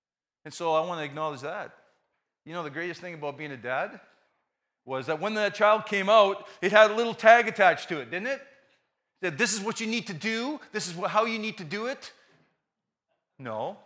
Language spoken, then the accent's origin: English; Kelowna, British Columbia, Canada; also born or lived in Morris, Manitoba; We lived in Kelowna. I grew up. I was born in Manitoba, Morris, Manitoba, home of the Stampede, okay? And 6 weeks after I was born, I followed my mom out to BC.